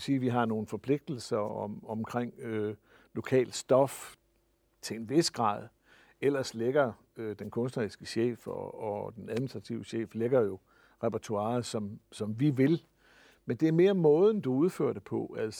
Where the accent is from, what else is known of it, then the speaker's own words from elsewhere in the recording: Jutland, Denmark; now in Vendsyssel, Denmark; Altså, jeg er født jyde, det kan man sikkert høre.